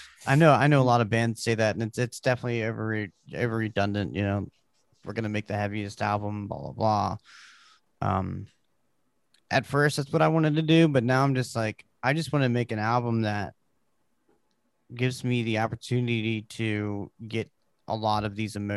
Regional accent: Baltimore, Maryland, United States; I'm not used to like the country type life. Because I grew up in Baltimore

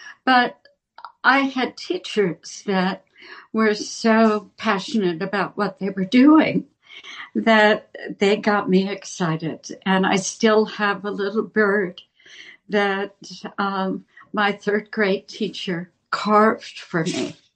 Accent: New Jersey, United States; Well, I grew up in New Jersey in the 50s.

